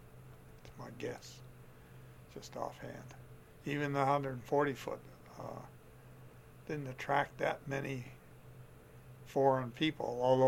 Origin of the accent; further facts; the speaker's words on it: Canada; I was here as a Canadian, a graduate student, observing with the 85-foot telescope.